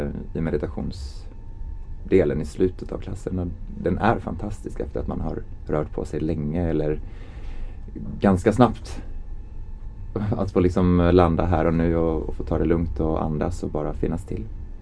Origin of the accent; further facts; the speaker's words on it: Skövde, Västra Götaland County, Sweden; born there; now in Stockholm, Sweden; jag har en finsk mamma och en rysk pappa. Men jag är född i Sverige, i Skövde. Så ja, Skövde är väl egentligen hemma, men jag bor i Stockholm. Jag har bott här i 15-16 år